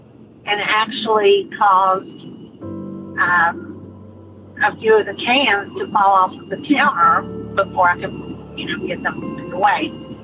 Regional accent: Concord, North Carolina, United States; also born or lived in Bristol, Tennessee

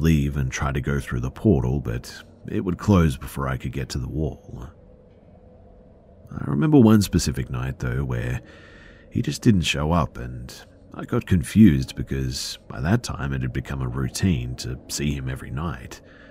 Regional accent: Spain; moved away as an adult; now in New York, United States; we're from Spain, and when this happened, end of September 2023, we were fairly new to the US. I moved here a while back for law school

